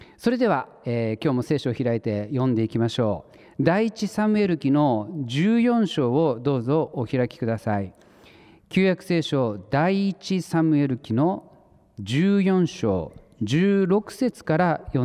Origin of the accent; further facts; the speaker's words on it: Ibaraki, Japan; 茨城県で生まれ育った私にとって、この県民の日というのはもう子供の頃から実に貴重な、そして大切な休みの日でありました。